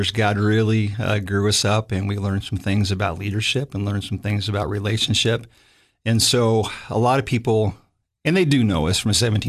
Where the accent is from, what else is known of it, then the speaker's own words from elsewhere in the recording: California, United States; I'm a Californian.